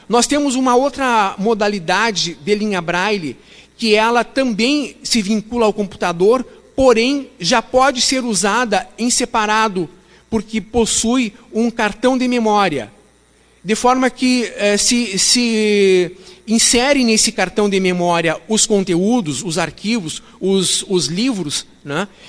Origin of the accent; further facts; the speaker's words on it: Bagé, Rio Grande do Sul, Brazil; Eu venho do interior do estado, venho de Bagé, que é uma cidade que fica na fronteira com o Uruguai, a cerca de 400 quilômetros de Porto Alegre.